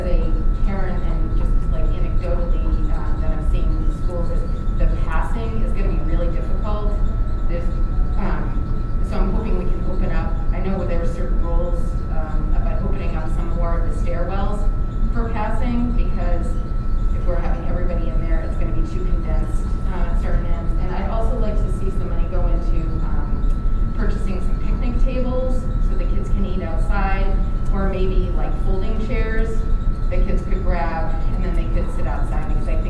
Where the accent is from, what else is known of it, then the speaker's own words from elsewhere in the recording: Hebron, United States; I'm from Hebron.